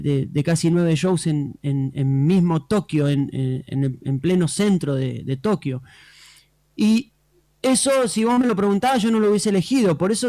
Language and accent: Spanish; Argentina; me gustaría primeramente comenzar en mi país, ¿no? En Argentina.